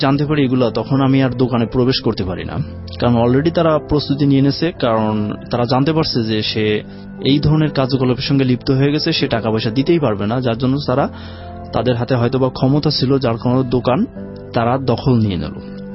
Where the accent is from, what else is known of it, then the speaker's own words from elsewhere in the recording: Satkhira, Khulna Division, Bangladesh; জি আমি সাতক্ষীরা থেকে আসছি … আপনাকে কে বলছে?